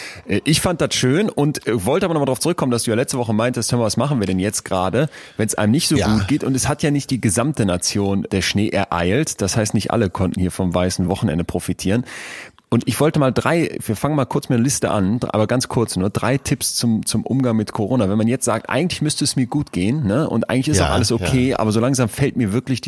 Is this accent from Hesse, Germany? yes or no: no; Solingen, North Rhine-Westphalia, Germany; Und ich freue mich wirklich riesig, dass wir hier zurück in meine Heimat kommen. Denn wenn Solingen eine Sache weltberühmt macht